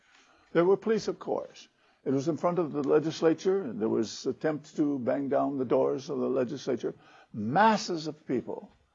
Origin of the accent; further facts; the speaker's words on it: Canada; what is regarded in Canada, I think, as the number one jewel in the crown of being a Canadian. We prize this achievement.